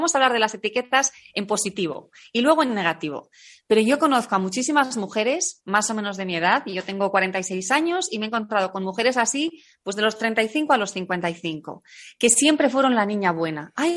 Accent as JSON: {"language": "Spanish", "country": "Spain", "lives_now": "Italy", "said": "Pues mira, soy española, estoy en Italia, al sur de Roma."}